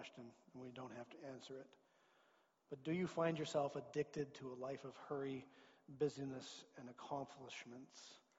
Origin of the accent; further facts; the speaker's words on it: Creston, British Columbia, Canada; also born or lived in Lethbridge; now in Trail, Canada; I came from Lethbridge but grew up in Creston.